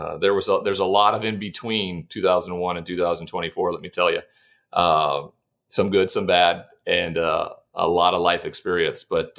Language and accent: English; Montana, United States; now in Connecticut, United States; there's not too many people on my block here in Connecticut or in my home state of Montana that could ever say that.